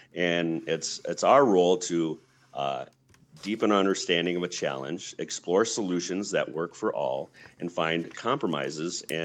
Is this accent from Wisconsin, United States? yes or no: yes; Rhinelander, Wisconsin, United States; also born or lived in Duluth; I was born in Duluth, but raised in Rhinelander, spent some time in high school, college in Madison, and then moved back